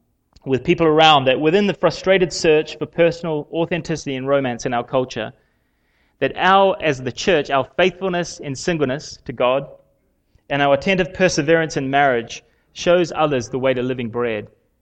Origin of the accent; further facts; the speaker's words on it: Ireland; I'm from Ireland, and Ireland's the Emerald Isle.